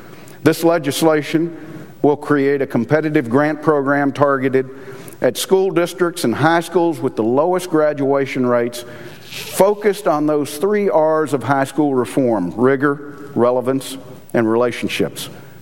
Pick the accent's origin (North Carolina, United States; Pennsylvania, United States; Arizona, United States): North Carolina, United States; Just last week, my home state of North Carolina released its most current data on our state's dropout crisis.